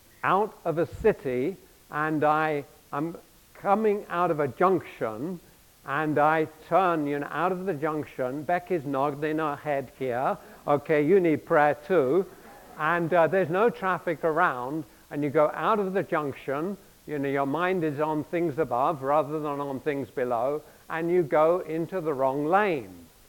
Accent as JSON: {"language": "English", "region": "England", "country": "United Kingdom", "tie": "born or raised there", "said": "growing up in England, we're surrounded by nations who drive on the right-hand side of the road."}